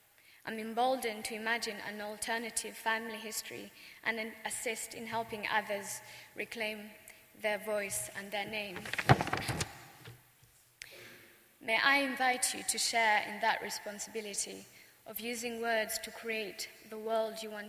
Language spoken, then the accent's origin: English; Rwanda; first language Kinyarwanda; English is a second language; I had to defer to them because the name Tutsi was a mark of inferiority. In my native tongue, Kinyarwanda, we have a saying that the name is the person.